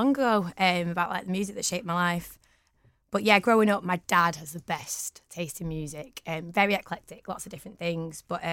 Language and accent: English; Whitefield, North West England, United Kingdom; also born or lived in Radcliffe; now in Prestwich, United Kingdom; So we moved to Whitefield and then grew up there, and now I'm in Prestwich.